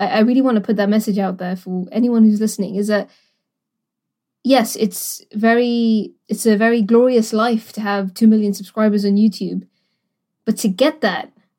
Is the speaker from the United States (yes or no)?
no; Gibraltar; And I think one of the things that helped me as a girl growing up in Gibraltar, I felt really out of place growing up, Ruby.